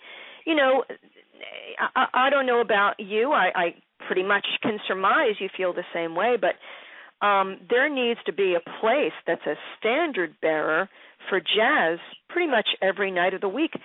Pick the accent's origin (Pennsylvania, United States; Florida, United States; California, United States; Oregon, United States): Pennsylvania, United States; Philadelphia; the history of Baltimore, just like my hometown, Philadelphia, oh, my God, between the two cities, are you kidding me?